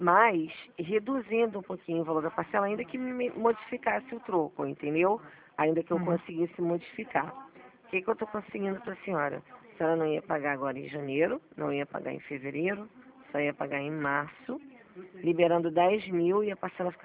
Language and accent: Portuguese; Brazil; eu sou brasileira, né?